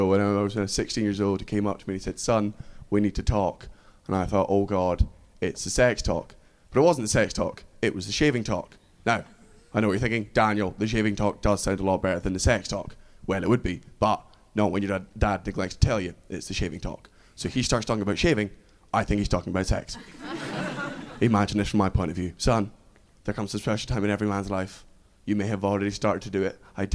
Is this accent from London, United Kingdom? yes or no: no; Scotland, United Kingdom; despite the fact that I am from Fife.